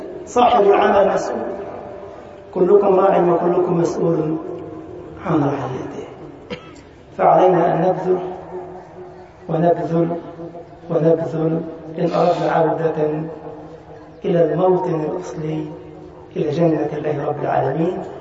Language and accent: Arabic; Egypt; اللهم انشر أمنك وأمانك على بلدنا مصر يا رب العالمين وسائر بلاد المسلمين.